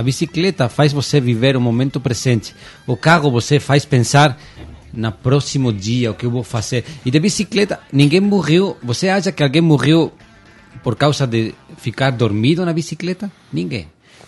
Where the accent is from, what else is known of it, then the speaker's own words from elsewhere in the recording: Spain; Portuguese is a second language; eu sou espanhol, estou viajando o mundo de bicicleta.